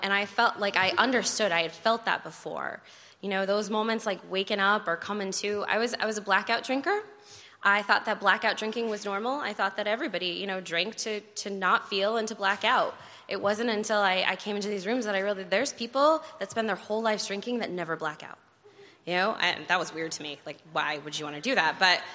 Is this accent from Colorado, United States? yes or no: yes; Boulder, Colorado, United States; I'm from Boulder. It's a liberal, kind of chill, hippie town. There's not much going on there. There's a lot of mountains.